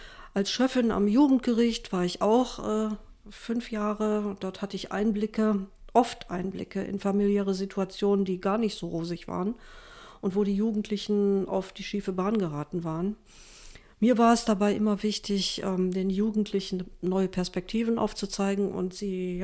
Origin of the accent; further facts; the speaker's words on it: Velbert, North Rhine-Westphalia, Germany; born there; Also ich bin 1958 geboren in Neviges, in Velbert-Neviges. Das ist ein kleiner Vorort von Wuppertal, man nennt es auch das Kaff der guten Hoffnung